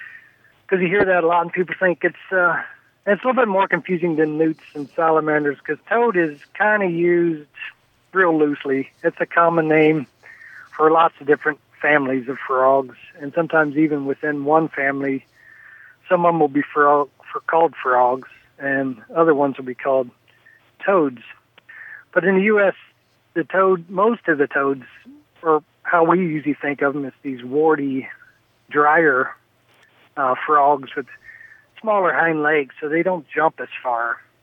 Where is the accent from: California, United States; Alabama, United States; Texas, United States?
Alabama, United States; also born or lived in Florida; I grew up in Alabama and Florida